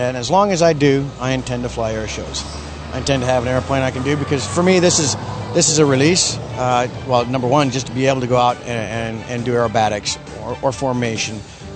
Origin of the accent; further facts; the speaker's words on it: United States; also born or lived in Canada; he moved us down to the States at that time. So I grew up mostly in the States